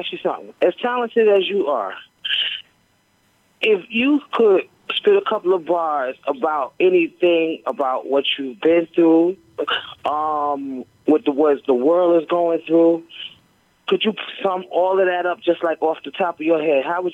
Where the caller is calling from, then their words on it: Brooklyn, New York, United States; I'm calling from Brooklyn.